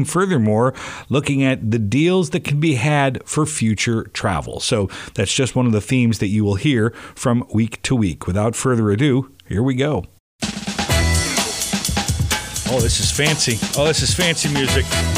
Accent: New York City, New York, United States; We're going to talk about visiting New York City. You know, my hometown.

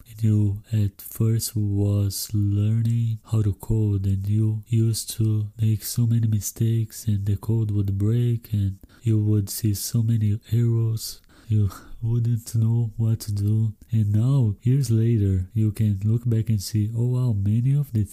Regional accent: Brazil; first language Portuguese; English is a second language; I didn't even know how to interview people in my native language, in Brazilian Portuguese, and I was terrified of interviewing people in English.

